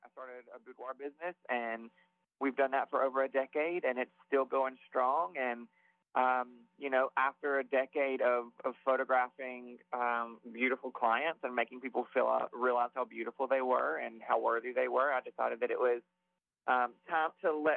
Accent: Alabama, United States; I grew up in Alabama as a gay kid in Alabama. I grew up in the projects with an alcoholic mom.

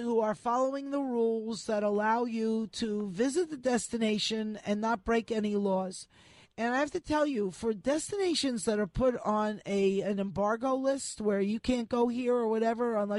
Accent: New York City, New York, United States; in my heart, I am a New Yorker. I grew up and was educated in New York and New York City.

